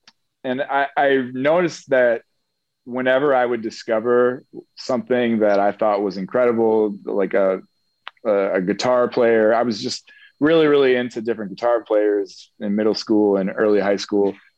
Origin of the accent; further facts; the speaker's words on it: Illinois, United States; now in New York, United States; I'm from outside Chicago.